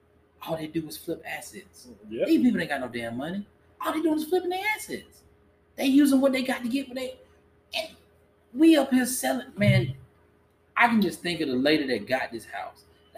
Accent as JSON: {"language": "English", "town": "Easton", "country": "United States", "tie": "born or raised there", "said": "I lived in a predominantly white neighborhood. I grew up in Easton."}